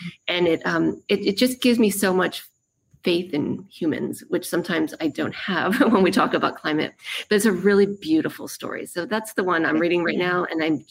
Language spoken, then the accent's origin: English; Maryland, United States; I'm going to be coming to the Gaithersburg Book Festival, which I'm excited about because I'm from Maryland, so it's going to be some home turf.